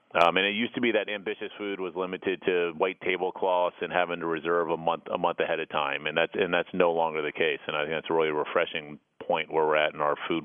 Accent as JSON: {"language": "English", "town": "Washington", "region": "District of Columbia", "country": "United States", "tie": "born or raised there", "said": "I grew up in Northwest D.C. on Jennifer Street, just off Connecticut Avenue."}